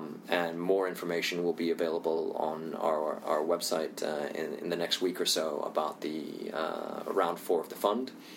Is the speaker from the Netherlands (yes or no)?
no; India; also born or lived in Indonesia; I'm Indian, I also grew up in Indonesia